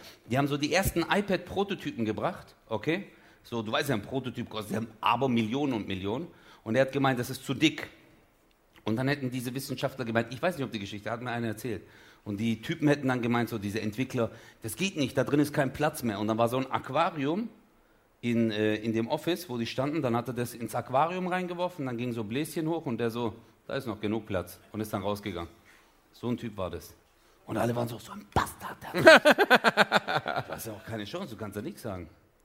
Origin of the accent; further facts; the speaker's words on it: Turkey; ich bin Türke